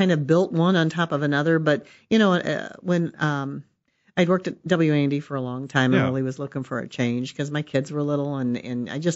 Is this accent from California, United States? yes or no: no; Mattoon, Illinois, United States; now in Decatur, United States